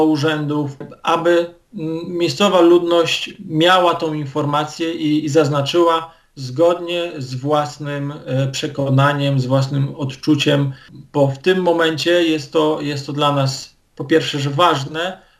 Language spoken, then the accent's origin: Polish; Pomeranian Voivodeship, Poland; Ale w przypadku nas, Kaszubów, my przede wszystkim też liczymy na deklaracje językowe